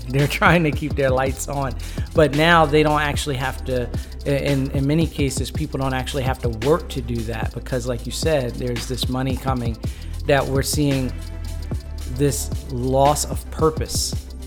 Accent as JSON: {"language": "English", "town": "New Brunswick", "region": "New Jersey", "country": "United States", "tie": "born or raised there", "said": "especially in my hometown, Jersey, especially New Brunswick, New Jersey. I'm seeing places that I grew up that are underwater for the first time ever."}